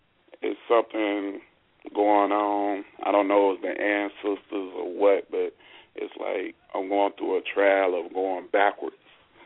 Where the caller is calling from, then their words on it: Hickory, North Carolina, United States; I'm calling from Hickory, North Carolina.